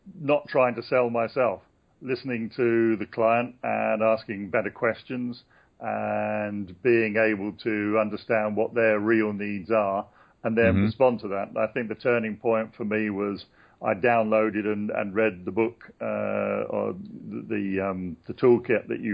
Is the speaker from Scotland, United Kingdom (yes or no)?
no; London, United Kingdom; Yes, I'm from London in England.